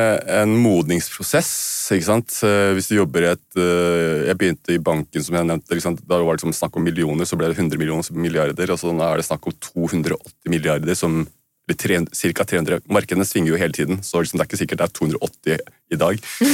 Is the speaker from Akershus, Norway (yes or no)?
no; Kongsvinger, Innlandet, Norway; jeg er jo født og oppvokst på Kongsvinger også, hvor du på en måte også har veldig sterk kallet jantelov, ikke sant?